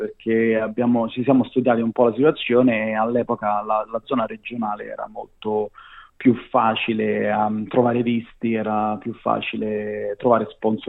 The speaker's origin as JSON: {"language": "Italian", "town": "Frascati", "region": "Lazio", "country": "Italy", "tie": "born or raised there", "moved": "as an adult", "lives_now": "Australia", "said": "Sono nato a Frascati, in provincia di Roma. Ho abitato al sud di Roma per 23 anni, fino a che non ho fatto 23 anni."}